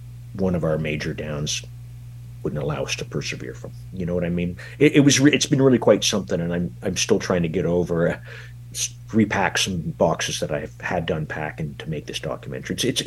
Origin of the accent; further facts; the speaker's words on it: Kingston, Ontario, Canada; as a young man growing up in Kingston, Ontario